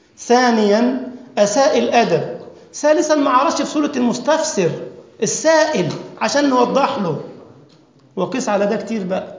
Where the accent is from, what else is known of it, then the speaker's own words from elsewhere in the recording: Egypt; عندنا في مصر انت عارف الموالد والكلام ده كله